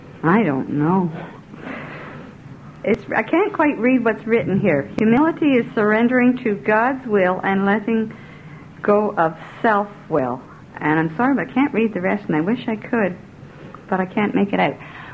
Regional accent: Guelph, Ontario, Canada; from Guelph.

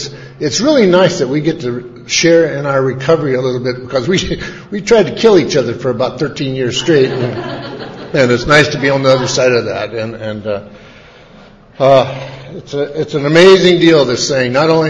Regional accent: Billings, Montana, United States; I'm from Billings, Montana.

